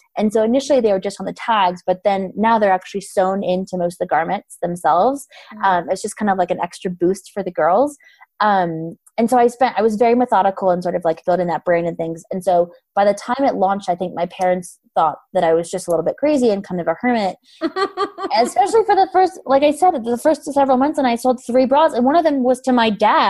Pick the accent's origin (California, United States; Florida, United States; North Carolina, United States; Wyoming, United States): Wyoming, United States; And I think, so I am also from Wyoming. So we had so much freedom growing up